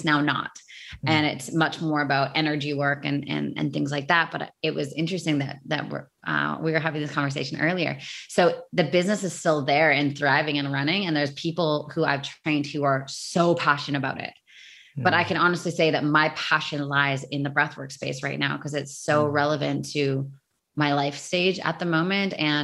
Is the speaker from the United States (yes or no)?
no; Canada; 'cause I'm Canadian, so I don't think they'll allow that.